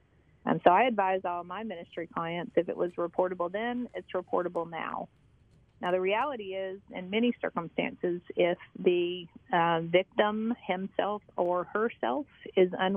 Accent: Fort Worth, Texas, United States; I'm from Fort Worth, not Houston.

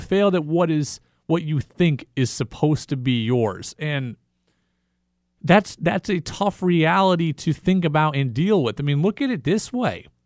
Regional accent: United States; Look, I was rooting all along for the U.S. because I'm an American.

